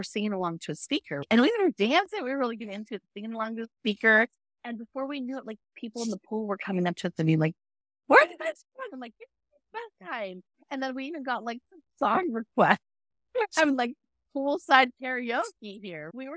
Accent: California, United States; I'm from California, I don't drive in the snow, right?

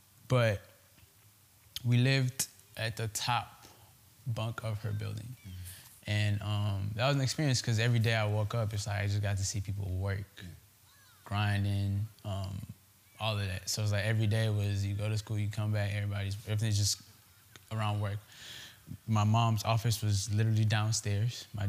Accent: Nigeria; So that was my experience kind of growing up in Nigeria. Went to a popular school, UNILAG.

